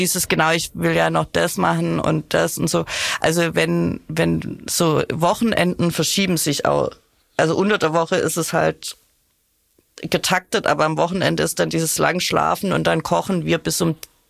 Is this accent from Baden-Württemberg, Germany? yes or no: yes; Baden-Württemberg, Germany; Mein Partner und ich kommen beide, er kommt direkt aus Stuttgart, ich komme aus der Nähe.